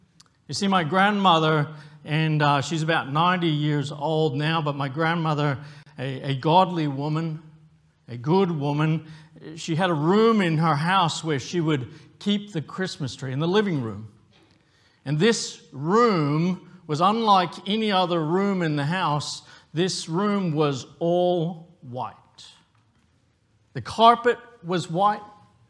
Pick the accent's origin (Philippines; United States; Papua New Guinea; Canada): Papua New Guinea; also born or lived in Australia; Now, for me growing up in Papua New Guinea, for us growing up in Australia, that makes no sense at all.